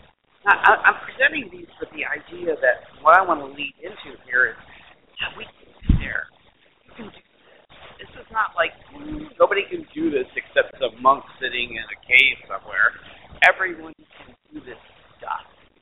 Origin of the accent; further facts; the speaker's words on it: Detroit, Michigan, United States; because I was born in Detroit and lived outside the city.